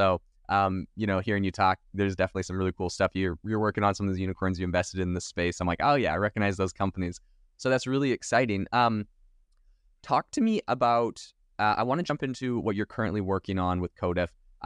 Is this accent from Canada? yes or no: yes; British Columbia, Canada; I'm actually from Vancouver Island, so pretty close.